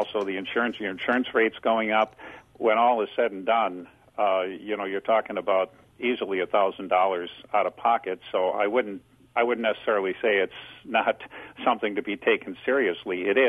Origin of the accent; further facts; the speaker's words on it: Wisconsin, United States; Well, I guess just because growing up in Wisconsin and just seeing the carnage on the roads